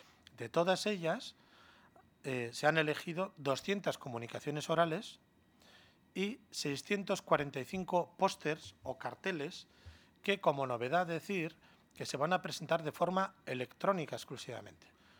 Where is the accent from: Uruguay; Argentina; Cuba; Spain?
Spain; Bilbao, Basque Country; Como bilbaíno lo digo con orgullo.